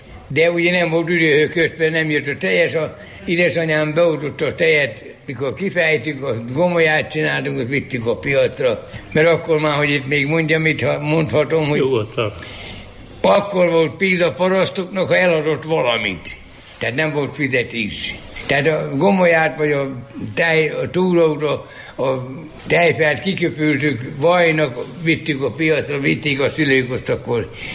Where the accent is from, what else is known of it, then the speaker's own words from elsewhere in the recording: Balmazújváros, Hajdú-Bihar, Hungary; tanyán laktunk, tanyán születtem, ott is nőttem fel. Kisszeg úgy hívják, Balmazújváros határa, meg Darassa, két helyen laktunk.